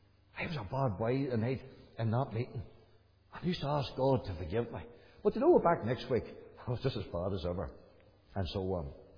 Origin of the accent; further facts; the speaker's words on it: Glenann, Northern Ireland, United Kingdom; background I would have had as a young lad growing up was there was a CEF meeting came to Corky's Corner. I'm from Glenann, near Marky Till.